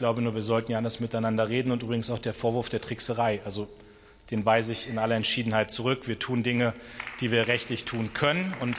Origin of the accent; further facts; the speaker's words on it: Lower Saxony, Germany; in meiner Heimat in der Lüneburger Heide